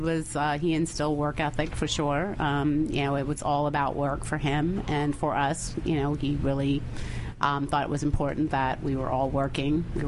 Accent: Manassas, Virginia, United States; Manassas, Virginia.

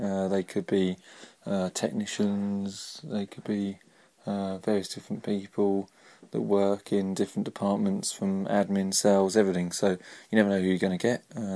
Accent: Chatham, South East England, United Kingdom; So I said I came from Chatham, so he's going to have a look at the Chatham docks and stuff.

